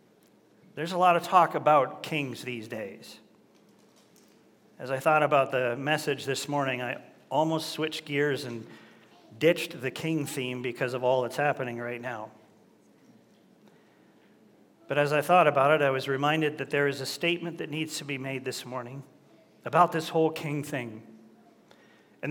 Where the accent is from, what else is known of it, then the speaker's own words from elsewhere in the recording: Canada; Now, as most of you know, I am proudly Canadian.